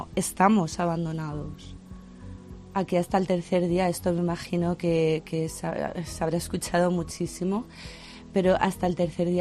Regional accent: Valencia, Valencian Community, Spain; now in Catarroja, Spain; yo soy de Valencia, he vivido toda la vida en Valencia y hace 17 años me vine a vivir a Catarroja.

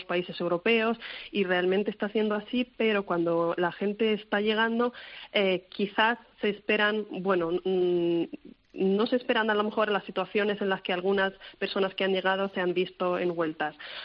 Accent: Cherkasy, Cherkasy Oblast, Ukraine; Spanish is a second language; Yo soy del centro de una ciudad que se llama Cherkasy

